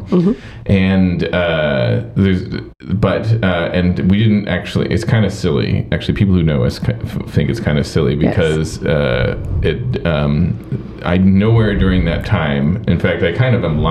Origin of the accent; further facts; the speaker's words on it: Seattle, Washington, United States; I grew up in a city called Seattle, Washington.